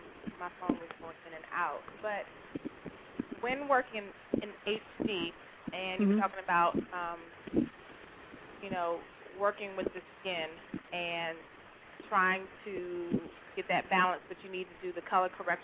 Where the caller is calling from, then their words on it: Maryland, United States; I'm calling from Maryland.